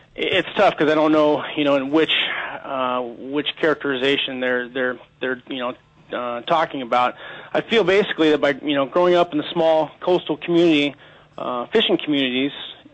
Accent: Seward, Alaska, United States; Yes, I was pretty much born and raised here in Alaska. I grew up in Seward. Started off as a kid commercial fishing, Lower Cook Inlet there, salmon purse seining.

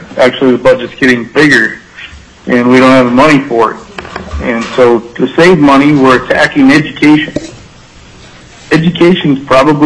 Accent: Delta Junction, Alaska, United States; I'm from Delta Junction.

